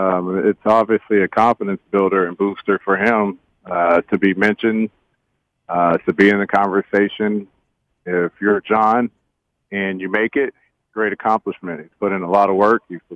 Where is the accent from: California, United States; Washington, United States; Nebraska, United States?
California, United States; I'm from California, and anyone that follows me on Instagram knows I love round table pizza.